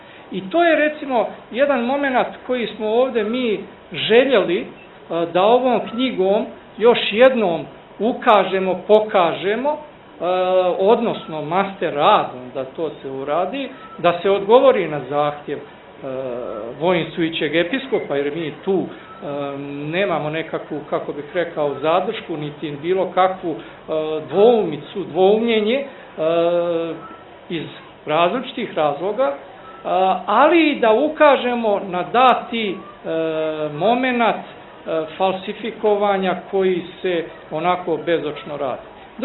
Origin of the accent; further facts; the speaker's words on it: Bosnia & Herzegovina; pošto ja dolazim iz Bosne i Hercegovine